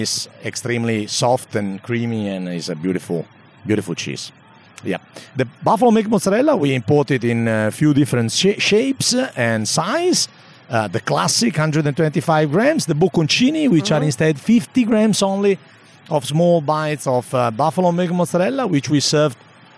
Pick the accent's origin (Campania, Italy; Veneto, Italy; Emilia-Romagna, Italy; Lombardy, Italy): Veneto, Italy; Treviso; English is a second language; Northeast, Treviso.